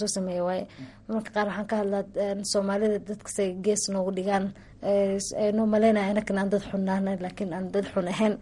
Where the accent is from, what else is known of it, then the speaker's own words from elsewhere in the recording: Nairobi, Kenya; Ana waxaan ku dhashay Nairobi. Nairobi aan ku dhashay Nairobi lagu kariyay laakiin aan wajir iyo garis meelahaas